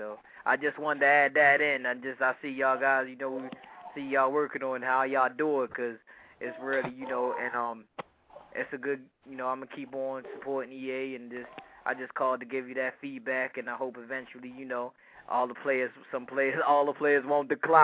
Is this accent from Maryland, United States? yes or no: yes; Baltimore, Maryland, United States; I'm from Baltimore, so you know it's all day long.